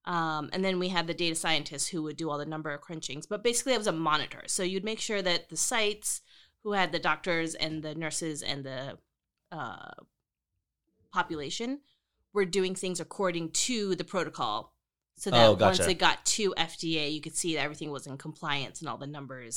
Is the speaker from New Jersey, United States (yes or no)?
yes; Long Valley, New Jersey, United States; now in Seattle, United States; So I'm originally from New Jersey.